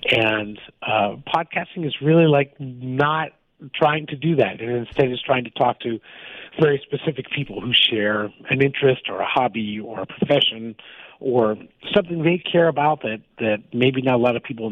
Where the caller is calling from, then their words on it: New York City, New York, United States; New York City. Honking horns in the background.